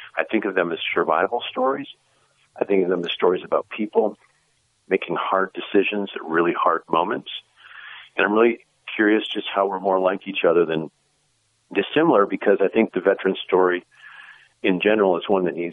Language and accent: English; Midwest, United States; So I grew up in the Midwest. My dad was in the Army.